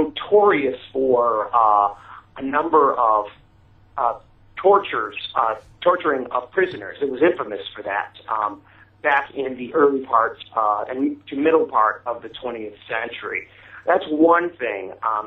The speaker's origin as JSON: {"language": "English", "town": "Chicago", "region": "Illinois", "country": "United States", "said": "Well, I'm from Chicago."}